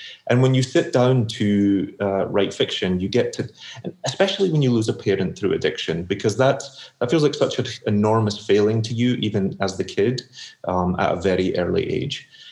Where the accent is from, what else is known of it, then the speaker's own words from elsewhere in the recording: Glasgow, Scotland, United Kingdom; growing up in the British social class, it was just seen as something that boys from the south side of Glasgow didn't do.